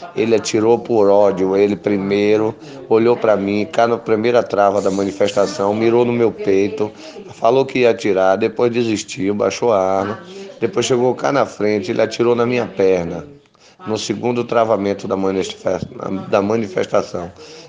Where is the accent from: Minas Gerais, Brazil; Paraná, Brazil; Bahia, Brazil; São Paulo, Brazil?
Bahia, Brazil; Valença; now in Presidente Tancredo Neves, Brazil; Minha idade é 33 anos. … Sou natural de Valença. Moro em Presidente Tancredo Neves há 20 anos.